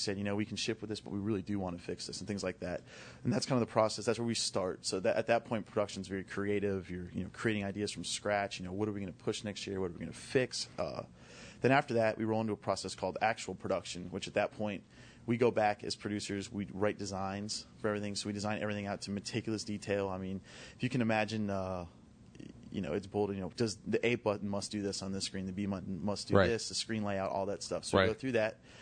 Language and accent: English; Orlando, Florida, United States; I'm actually born and raised in the Orlando area, so it's kind of, I guess, luck of the draw, as you could say.